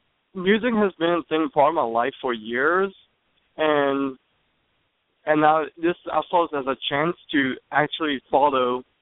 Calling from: Harrisonburg, Virginia, United States; I'm calling from Harrisonburg, Virginia.

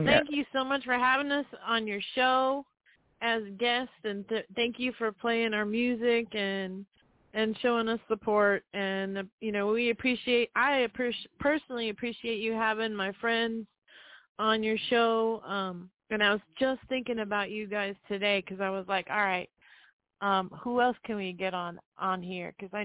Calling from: Massachusetts, United States; Hey, family … I'm calling from Massachusetts.

